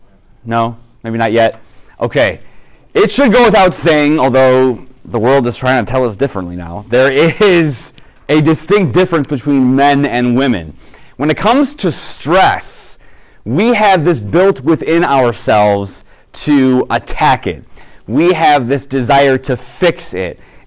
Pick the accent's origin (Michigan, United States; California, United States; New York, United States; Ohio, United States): Ohio, United States; Garfield Heights; So I grew up in Garfield Heights, not too far from here, and I went to Catholic grade school, high school.